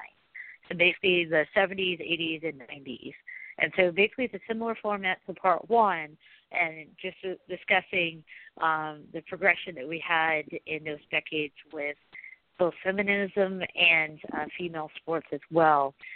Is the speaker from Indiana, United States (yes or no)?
no; Oregon, United States; just because when I was growing up in Oregon, we didn't have an NFL team.